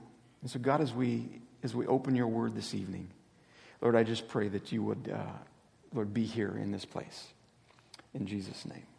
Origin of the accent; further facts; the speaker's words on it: Nigeria; My parents are missionaries, and I had a chance to grow up overseas, born and raised in Nigeria. And from 7 years old, I went to boarding school.